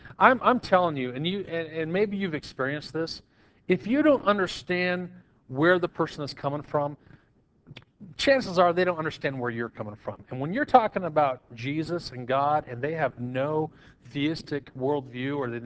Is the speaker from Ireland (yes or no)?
no; Kingman, Arizona, United States; I'm an American, I'm an Arizonan, I'm a Kingmanite, and I am a Christian Church Kingmanite.